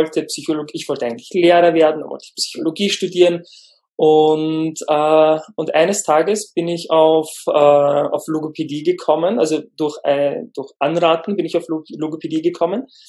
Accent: Lower Austria, Austria; first language Turkish; German is a second language; Also, ich bin in Niederösterreich aufgewachsen, in einem kleinen Dorf, und als Familiensprache haben wir Türkisch gesprochen. Bis ich 3 Jahre alt war, da hat mein Vater dann angefangen, mit mir Deutsch zu sprechen.

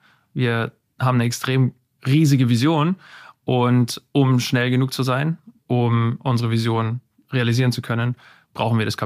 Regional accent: Bavaria, Germany; Ich bin ein Bayer, auch wenn man es nicht so sehr hört. Genauer genommen Oberpfälzer, Moosbüffel. Und bin aufgewachsen in Bayern

